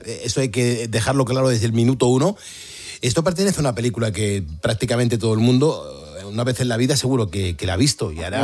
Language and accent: Spanish; Madrid, Community of Madrid, Spain; En este caso, yo que soy de Madrid, pues de Madrid.